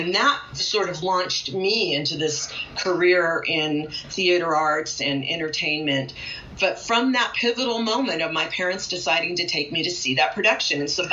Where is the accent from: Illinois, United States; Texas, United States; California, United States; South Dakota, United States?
California, United States; Los Angeles; when I was very young and I grew up in Los Angeles